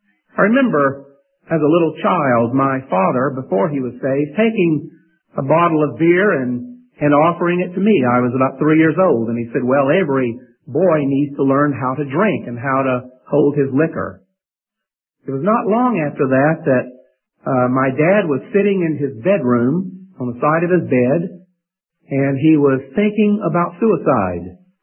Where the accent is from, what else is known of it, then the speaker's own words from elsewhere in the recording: Fairburn, Georgia, United States; My family and I were raised in South Atlanta, a little town called Fairburn.